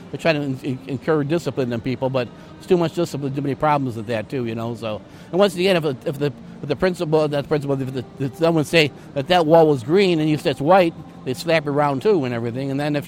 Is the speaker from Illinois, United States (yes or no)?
yes; Chicago, Illinois, United States; I grew up in Canaryville, just south of Bridgeport.